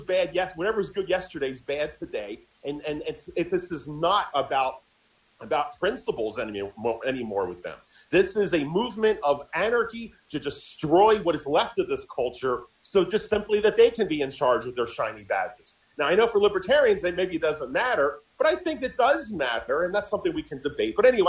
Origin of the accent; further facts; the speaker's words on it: Philadelphia, Pennsylvania, United States; one of my favorite movies because I'm from Philly, which is Rocky.